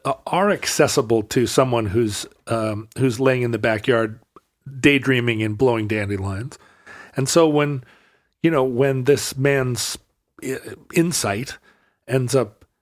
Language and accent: English; United States; Well, you know, I'm an American.